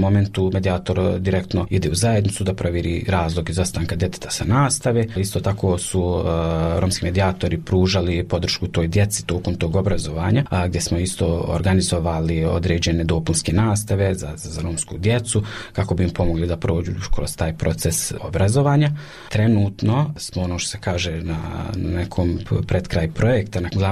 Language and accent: Bosnian; Kakanj, Federation of Bosnia and Herzegovina, Bosnia & Herzegovina; dolazim iz Kaknje